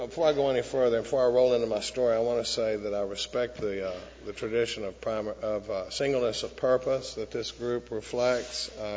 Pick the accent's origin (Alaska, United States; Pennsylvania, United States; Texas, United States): Texas, United States; Dallas; I grew up in Dallas, pretty normal family. I grew up during the baby boom.